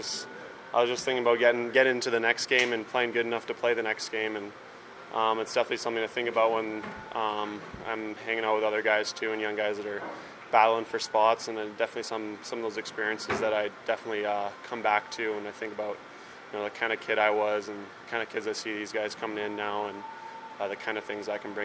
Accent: Calgary, Alberta, Canada; also born or lived in Tri-City; Tri-City a little bit smaller city, American city to Calgary, pretty much my hometown.

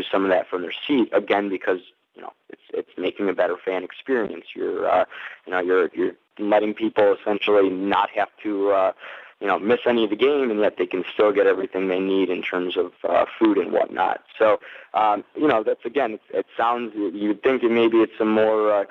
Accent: Detroit, Michigan, United States; I'm from Detroit. I love the venue.

